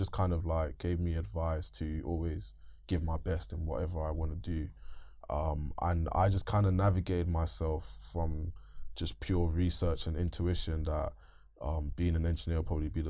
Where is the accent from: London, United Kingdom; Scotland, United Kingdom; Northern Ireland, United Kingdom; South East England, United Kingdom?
London, United Kingdom; Bethnal Green; originally I'm from Hackney, so Bethnal Green. I grew up there for most of my life. Secondary school, I went to Bishop Challoner, which is in Stepney Green.